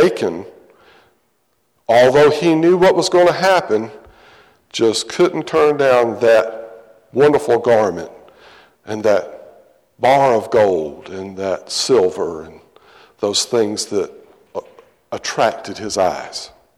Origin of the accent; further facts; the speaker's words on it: Charleston, United States; Now, for you young folks, I grew up in Charleston, and we had 2 telephones in the house.